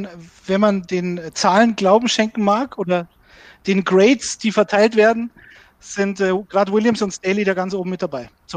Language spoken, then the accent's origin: German; Bavaria, Germany; Das trinke ich sogar als Bayer gerne.